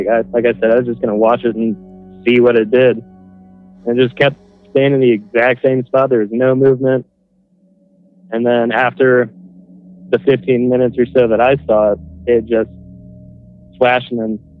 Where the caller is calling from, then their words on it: Denver, Colorado, United States; from Denver, Colorado.